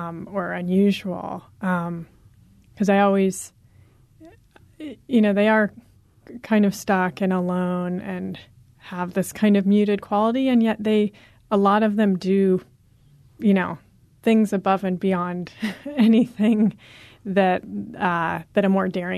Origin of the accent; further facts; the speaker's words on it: Berkeley, California, United States; now in Portland, United States; I grew up in Berkeley, like actually a bigger, in a way, more complex city.